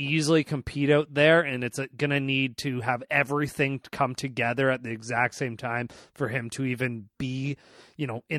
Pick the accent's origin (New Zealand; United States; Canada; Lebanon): Canada; And we're Canadian. We like a beverage to get us through that.